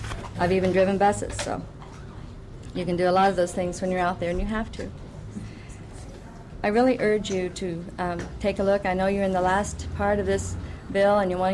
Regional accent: Hoonah, Alaska, United States; I'm from Hoonah

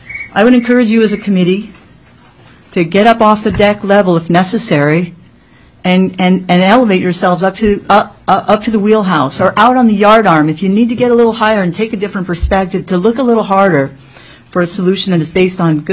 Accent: Alaska, United States; For the record … I'm from Ott Bay.

